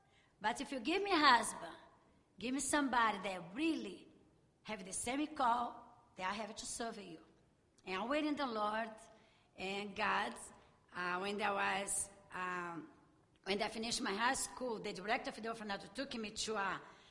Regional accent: Rio de Janeiro, Brazil; English is a second language; I'm from Rio de Janeiro

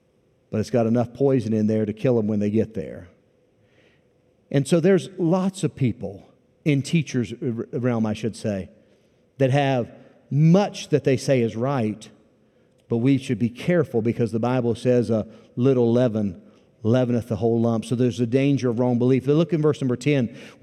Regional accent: Wheeling, West Virginia, United States; born there; When I grew up, I was born rather in Wheeling, West Virginia, and up in that area, as down here as well.

